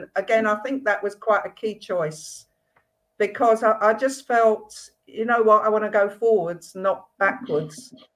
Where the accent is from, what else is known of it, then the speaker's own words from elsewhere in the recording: London, United Kingdom; But for me, it was my home. I'm from London.